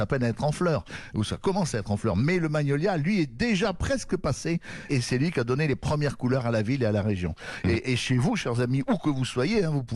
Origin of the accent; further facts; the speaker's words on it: Mazamet, Occitanie, France; born there; Voilà, donc je suis né à Mazamé